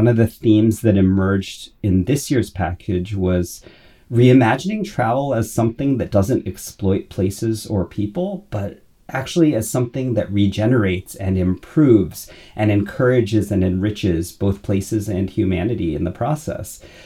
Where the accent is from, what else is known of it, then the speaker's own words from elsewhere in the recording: California, United States; also born or lived in Florida / London / New York; I grew up in California and Florida. Then he lived all of his adult life in New York, and I split mine between London and New York.